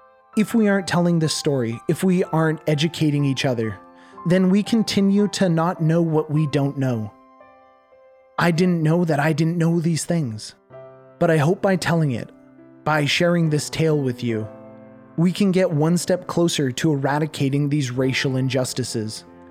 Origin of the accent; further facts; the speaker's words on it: Canada; As a Canadian, we learn about the Underground Railway.